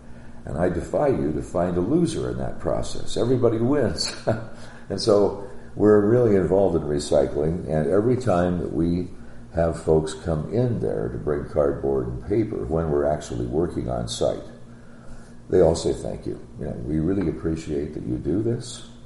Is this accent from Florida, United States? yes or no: no; Story City, Iowa, United States; born there; I was born here in Story City in 1943. Of all our four brothers in the family, I was the only one to be born in a hospital.